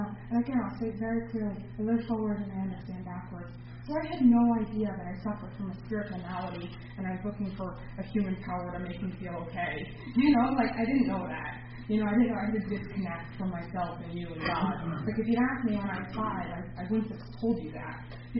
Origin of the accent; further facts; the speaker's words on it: New York City, New York, United States; So I was a little girl growing up in New York City, and this elderly woman babysat me, and she was fabulous.